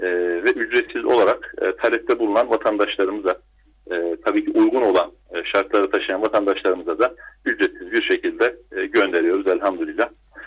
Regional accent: Karaman, Turkey; born there; 1980 Karaman doğumluyum.

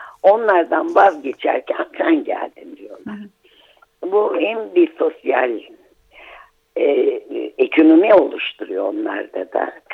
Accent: Çukurova, Turkey; now in Kandıra, Turkey; Şimdi şöyle, şu anda ben Çukurovalıyım aslında. Şu anda Kandıra'dayız. Kocaeli Kandıra'dayız.

